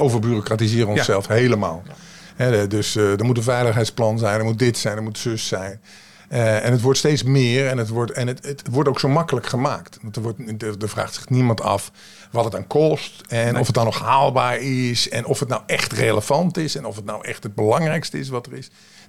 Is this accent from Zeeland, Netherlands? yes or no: yes; Zeeland, Netherlands; Ik kom van Noord-Beveland, dus...